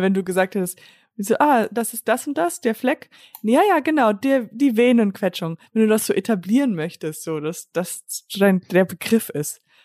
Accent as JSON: {"language": "German", "region": "Hamburg", "country": "Germany", "said": "hallo, ich komme aus Hamburg."}